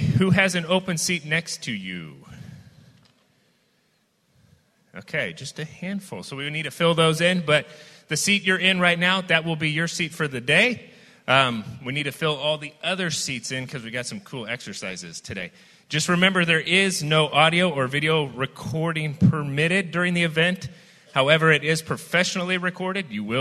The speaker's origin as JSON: {"language": "English", "town": "Hays", "region": "Kansas", "country": "United States", "said": "We are from Hayes, Kansas."}